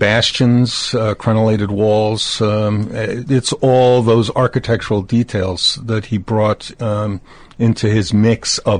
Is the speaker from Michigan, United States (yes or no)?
no; Dobbs Ferry, New York, United States; I grew up downriver in Dobbs Ferry, New York.